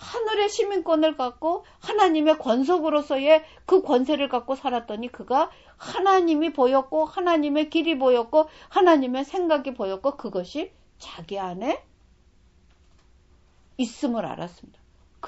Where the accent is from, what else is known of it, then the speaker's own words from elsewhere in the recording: South Korea; 그리고 저는 또 한국 사람이지요.